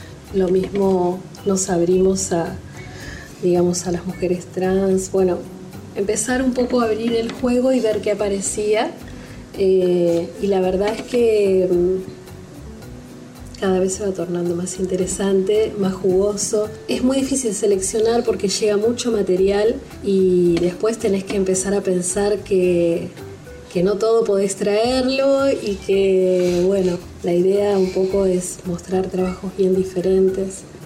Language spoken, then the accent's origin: Spanish; Neuquén, Argentina; pues me fui de Neuquén, estuve en otros lugares, volví.